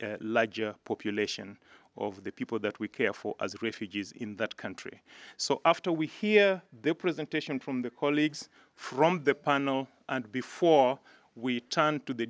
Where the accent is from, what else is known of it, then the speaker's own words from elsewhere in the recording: Uganda; my own country of origin. I am from Uganda